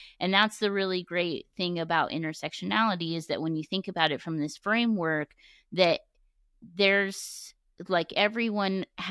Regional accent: United States; born there; first language English; But I was born in the United States, and so I'm a U.S. citizen. English was my first language

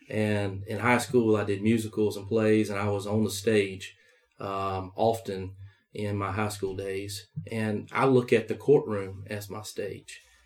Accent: Union, South Carolina, United States; Well, you know, I've told you I'm from Union, and sure. I hadn't lost those Union characteristics.

